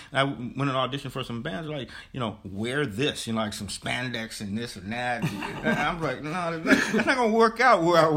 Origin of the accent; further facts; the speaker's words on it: Los Angeles, California, United States; I always say I worked my whole life to move 20 miles. You know, I grew up in South Central, now I live in the Valley.